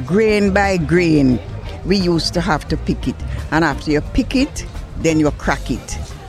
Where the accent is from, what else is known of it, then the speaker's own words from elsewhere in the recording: Saint Ann, Jamaica; I'm from St. Anne.